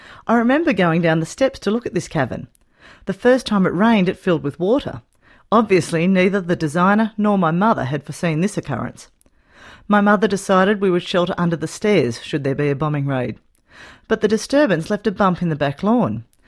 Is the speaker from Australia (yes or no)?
yes; Melbourne, Victoria, Australia; born there; I was born in Melbourne just before World War II was declared.